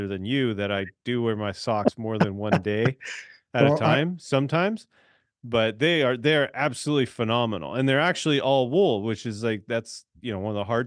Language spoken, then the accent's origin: English; Ireland; because I sweat a lot and because I'm Irish.